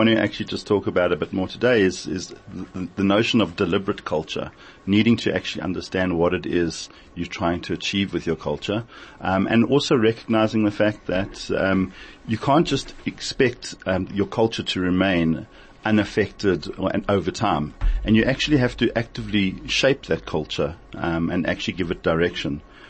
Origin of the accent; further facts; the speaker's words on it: Brakpan, Gauteng, South Africa; I grew up in Brakpan and I went to Brenthurst Primary School.